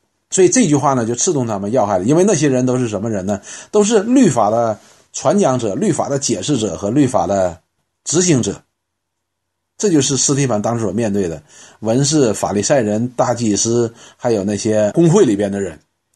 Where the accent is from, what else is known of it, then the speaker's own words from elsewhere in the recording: China; 因为以前他们穿的跟我们中国人差不多